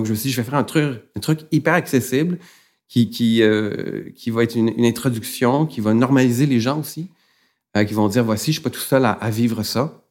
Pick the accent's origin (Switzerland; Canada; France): Canada; Montreal, Quebec; now in Laval, Canada; Je suis arrivé à Laval pour une raison très particulière. C'est-à-dire que moi, je suis né à Montréal, j'ai pratiquement toujours vécu à Montréal.